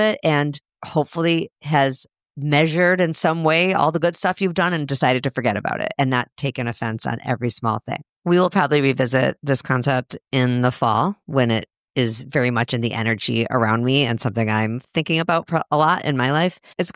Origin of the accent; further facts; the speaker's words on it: Highland Park, Illinois, United States; I will be live in my hometown of Highland Park with Rebecca Jacobs.